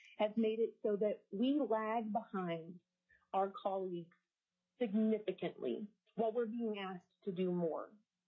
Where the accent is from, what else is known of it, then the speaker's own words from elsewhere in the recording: Anchorage, Alaska, United States; I am from Anchorage.